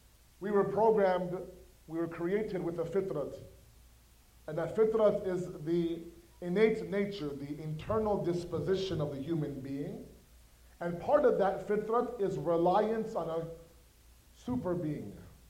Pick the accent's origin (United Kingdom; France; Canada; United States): Canada; Toronto, Ontario; I'm not from here, as many of you know, I'm from Toronto.